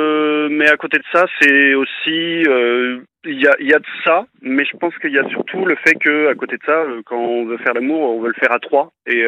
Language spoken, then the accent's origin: French; Paris, Île-de-France, France; now in Bourgogne, France; je suis parisien, j'ai 32 ans.